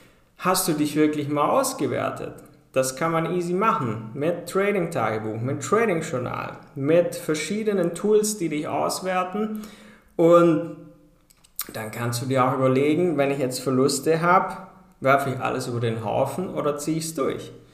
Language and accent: German; Southern Germany, Germany; ich komme aus Süddeutschland